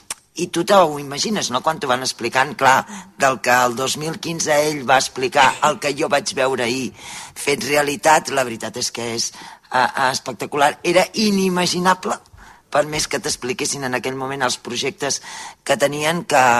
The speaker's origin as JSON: {"language": "Catalan", "town": "Girona", "region": "Catalonia", "country": "Spain", "said": "sobretot per aquells que som de Girona, no?"}